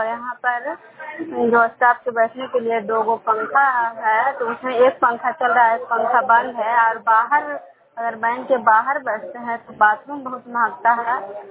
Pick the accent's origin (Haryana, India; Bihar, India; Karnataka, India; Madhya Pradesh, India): Bihar, India; Vishnupur; मैं विष्णुपुर ग्राम नालंदा जिला नगर नवसा प्रखंड के निवासी हूँ।